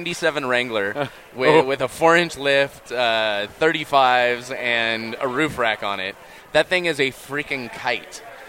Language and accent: English; California, United States; well, I am from California.